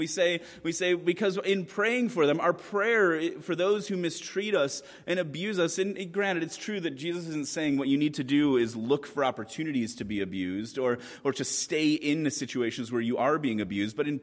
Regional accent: Chicago, Illinois, United States; now in Washington, United States; I grew up in Chicago. In Chicago, when somebody wants to curse you, they just curse you.

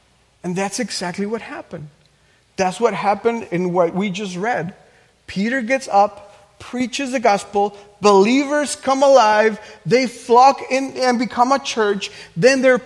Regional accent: Mexico; When I grew up in Mexico, I realized that most pastors were not interested in church planting

